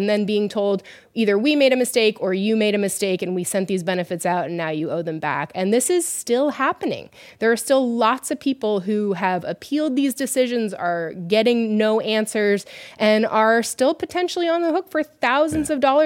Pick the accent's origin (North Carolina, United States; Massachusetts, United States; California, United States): Massachusetts, United States; Boston; I read a really interesting story in the Boston Globe, my hometown paper, over the weekend